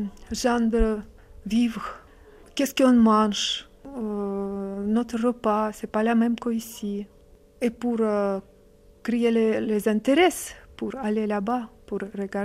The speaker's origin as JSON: {"language": "French", "country": "Russia", "second_language": "French", "lives_now": "Neuchâtel, Switzerland", "said": "je suis russe, j'habite ici à Neuchâtel, 13 ans, j'ai 4 enfants."}